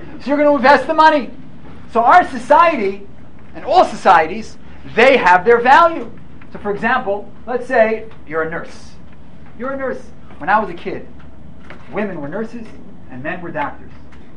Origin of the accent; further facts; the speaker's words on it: Manhattan, New York, United States; So I'm from Manhattan, and when I go shopping, I go to this store called Fairway.